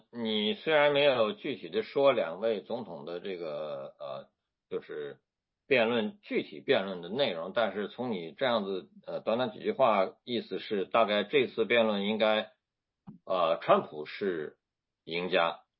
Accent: China; 我们在中国大陆长大的都知道

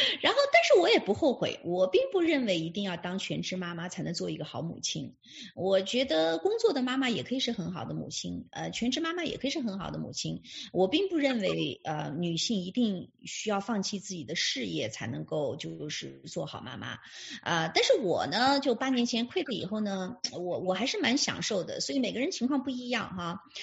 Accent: China; 因为我们中国人一般都很会做吃的嘛，但我不太会做

